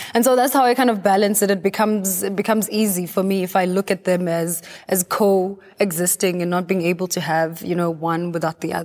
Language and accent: English; South Africa; being the South African girl that I am, I'm used to so much diversity